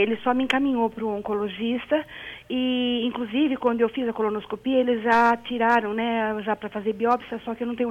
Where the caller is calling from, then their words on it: Osasco, São Paulo, Brazil; Eu sou aqui de Osasco.